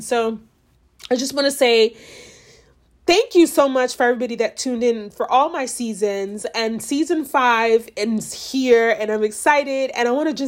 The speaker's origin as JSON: {"language": "English", "country": "United States", "tie": "born there", "second_language": "English", "said": "I was born in America, you know, and I tell this to everybody, but English is literally my second language and they don't get it."}